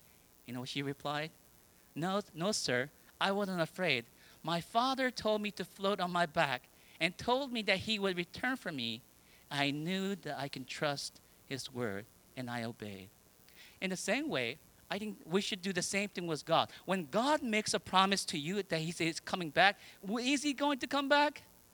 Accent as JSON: {"language": "English", "region": "New Jersey", "country": "United States", "tie": "born or raised there", "said": "I grew up in New Jersey. We used to go swimming all the time in an ocean called Atlantic Ocean."}